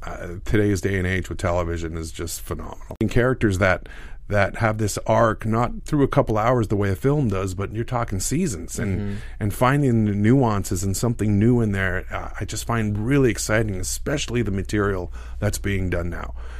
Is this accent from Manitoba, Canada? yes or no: yes; Winnipeg, Manitoba, Canada; it's dealing with my hometown in Winnipeg